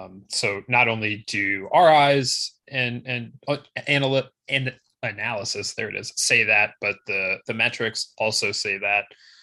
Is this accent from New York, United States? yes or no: no; Cleveland, Ohio, United States; maybe it's just because I'm so Ohio State and Michigan centric, given where I grew up in Cleveland.